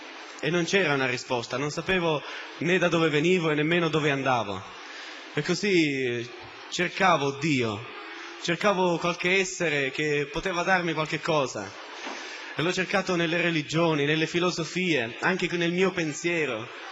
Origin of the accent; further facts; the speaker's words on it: Trapani, Sicily, Italy; vengo da Trapani.